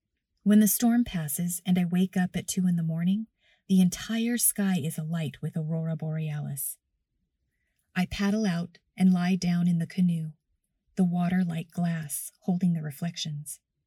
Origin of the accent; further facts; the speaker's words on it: United States; I use the excuse of being American. I forgot about the metric system